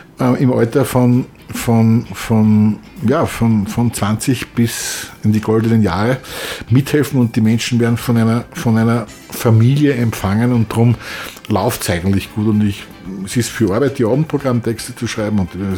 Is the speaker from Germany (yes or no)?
no; Upper Austria, Austria; Man kriegt nämlich immer Bruckner eingeimpft als Oberösterreicher